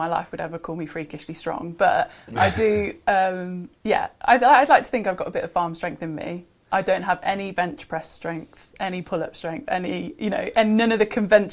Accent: Leicester, East Midlands, United Kingdom; growing up in Leicester, there's a massive Tigers affiliation around here.

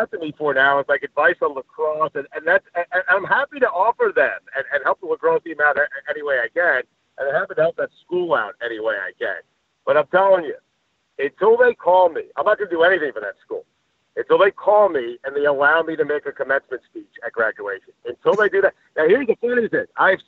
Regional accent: Long Island, New York, United States; That's where I grew up in Long Island, where lacrosse has been around forever.

